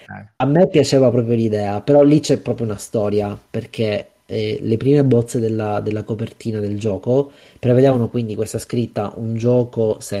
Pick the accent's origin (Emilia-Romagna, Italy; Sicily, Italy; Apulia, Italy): Sicily, Italy; Io posso farlo perché sono siciliano, no?